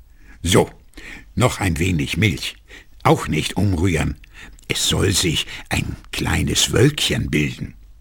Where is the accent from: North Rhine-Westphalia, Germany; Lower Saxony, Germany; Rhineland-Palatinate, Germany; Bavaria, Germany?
Lower Saxony, Germany; ich komme aus Friesland und da kocht man besonders guten Tee.